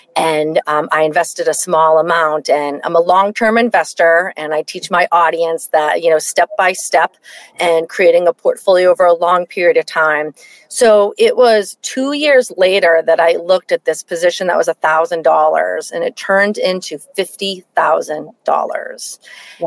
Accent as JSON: {"language": "English", "town": "Boston", "region": "Massachusetts", "country": "United States", "tie": "born or raised there", "also_born_or_lived": "New Jersey", "said": "So I grew up in Boston. And so, as I mentioned, the youngest of four kids. And so my mom needed to leave my dad. I was about 2 years old. And we moved from New Jersey"}